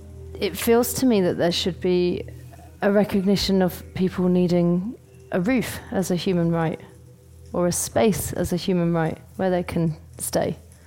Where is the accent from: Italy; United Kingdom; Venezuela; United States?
United Kingdom; now in London, United Kingdom; I'm from the UK. I live in London. I'm not from London. But I lived there quite a long time.